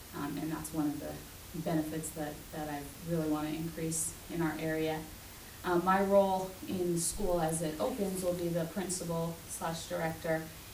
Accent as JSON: {"language": "English", "town": "Phoenix", "region": "Arizona", "country": "United States", "tie": "born or raised there", "said": "I grew up in Phoenix in a performing arts background at a dance studio, along with my two sisters"}